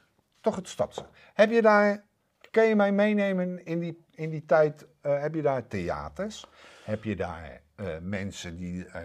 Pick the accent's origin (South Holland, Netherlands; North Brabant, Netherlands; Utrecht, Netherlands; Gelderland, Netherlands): Gelderland, Netherlands; Arnhem; born there; Ik ben hier geboren in Arnhem.